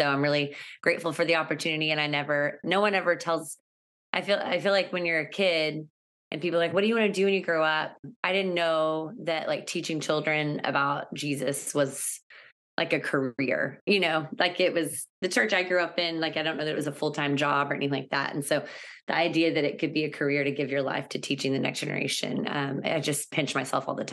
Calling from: Dallas, Texas, United States; I'm coming from Dallas, Texas

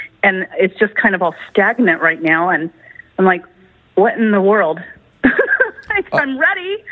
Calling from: Eagle River, Alaska, United States; I'm calling from Eagle River.

